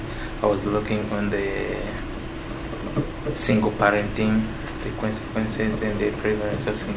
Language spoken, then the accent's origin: English; Tanzania; I'm from Tanzania.